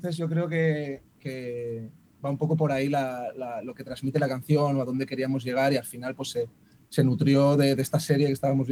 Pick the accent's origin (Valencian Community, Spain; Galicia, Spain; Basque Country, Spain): Valencian Community, Spain; soy muy valenciano, también lo he de decir.